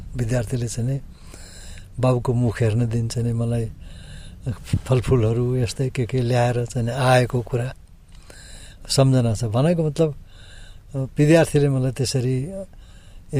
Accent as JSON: {"language": "Nepali", "region": "eastern Nepal", "country": "Nepal", "tie": "born there", "said": "म पूर्व नेपालको गाउँमा जन्मिएको हुँ"}